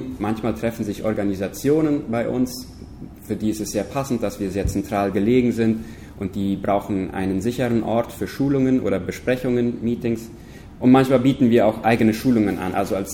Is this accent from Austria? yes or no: no; Boquerón, Paraguay; meine Frau heißt Ginny. Wir kommen beide hier aus dem Chaco. Ich bin in Menno aufgewachsen, meine Frau in Neuland.